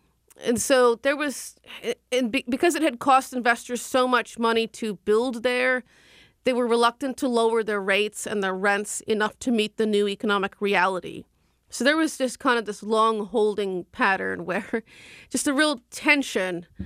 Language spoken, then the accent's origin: English; East Coast, United States; Well, you know, I grew up on the East Coast, and so I get where those journalists are coming from.